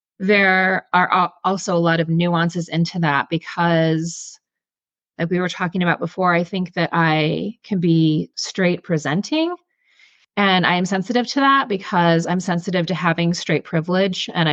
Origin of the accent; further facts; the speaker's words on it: St. Louis, Missouri, United States; And so I was raised in St. Louis, where Crossroads is pretty prevalent.